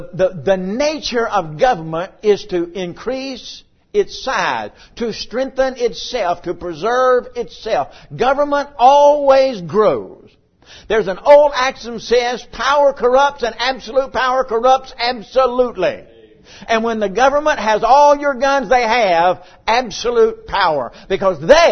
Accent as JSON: {"language": "English", "country": "United States", "said": "I'm an American. We believe all men are created equal."}